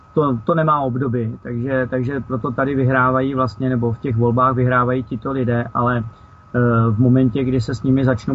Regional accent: Prague, Czechia; now in Moravia, Czech Republic; jsem si dovolil jako Pražák přijet sem na Moravu

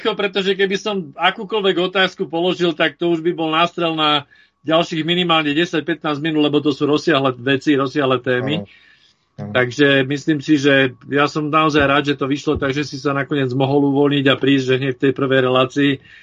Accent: Bratislava, Bratislava Region, Slovakia; ja som pôvodne z Bratislavy

